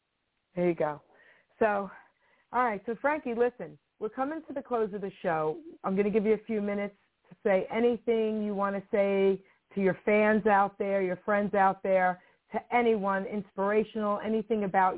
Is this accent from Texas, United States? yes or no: no; Long Island City, New York, United States; Nick Rotundo and I grew up together in Long Island City and reconnected.